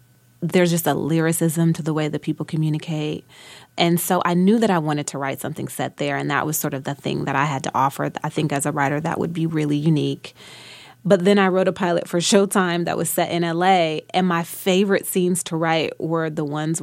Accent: Detroit, Michigan, United States; It's so funny because growing up in Detroit, my mother was a teacher. So I couldn't really come in the house talking about, I'm finna do this, I'm finna do that.

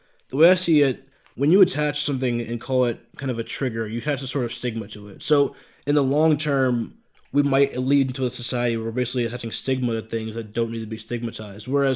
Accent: Green Bay, Wisconsin, United States; which was kind of my experience when I was growing up in Green Bay, Wisconsin.

